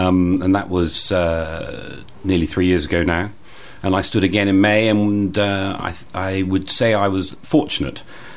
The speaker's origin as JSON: {"language": "English", "town": "Bristol", "region": "South West England", "country": "United Kingdom", "tie": "born or raised there", "also_born_or_lived": "London", "said": "born and bred in Bristol, went to school in Clifton, and lived in North Somerset as a growing as part of, you know, with my parents. Went to London, did 10 years in London in my 20s, and then came back to Bristol."}